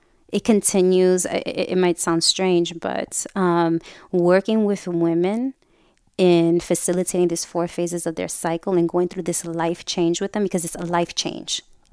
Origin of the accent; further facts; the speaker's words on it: New York City, New York, United States; I was raised in New York City, and you know, I hated living in my body.